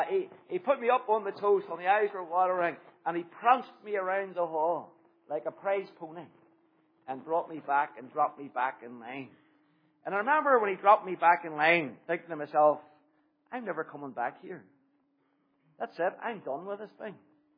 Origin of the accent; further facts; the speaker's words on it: Belfast, Northern Ireland, United Kingdom; I was a child of the Troubles. I was growing up in Belfast, North Belfast, which was deeply affected by the Troubles.